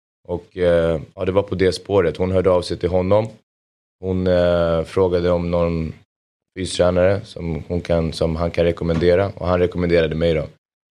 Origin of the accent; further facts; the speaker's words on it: Solna, Stockholm County, Sweden; jag är uppvuxen i Solna, absolut.